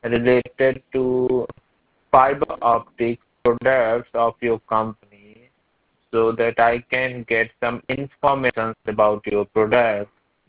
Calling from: India; I'm calling from India.

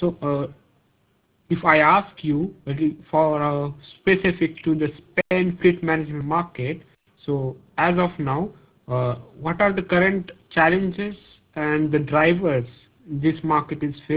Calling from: India; I'm calling from India.

